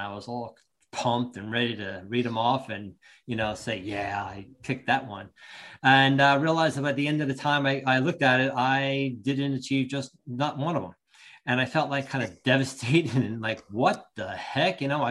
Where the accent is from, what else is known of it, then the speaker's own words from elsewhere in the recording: Long Branch, New Jersey, United States; Oh, yeah. I originally grew up in Long Branch. I practiced in Ocean Township. So I was on the shore, basically.